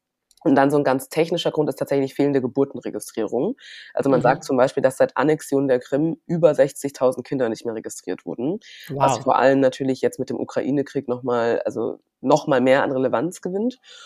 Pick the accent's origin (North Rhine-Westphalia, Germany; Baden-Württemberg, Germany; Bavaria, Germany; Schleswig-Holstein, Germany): Bavaria, Germany; Puchheim; ich bin ja hier geboren und dann bin ich auch bin in München aufgewachsen, in so einer kleinen Gemeinde in Puchheim, die ist mittlerweile eine Stadt.